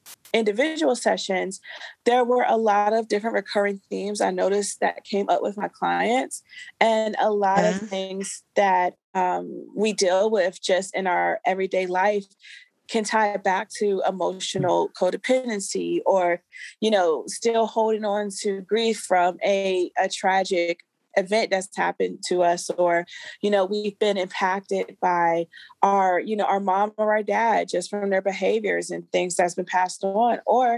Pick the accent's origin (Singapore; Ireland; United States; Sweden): United States; Maryland; now in Los Angeles, United States; I'm originally from Maryland, but right now I'm in LA, Los Angeles.